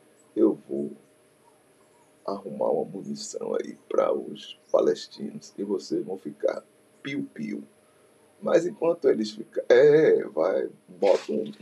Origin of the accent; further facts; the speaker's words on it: Brazil; cabe a mim aqui, como brasileiro, dar um ok a Lula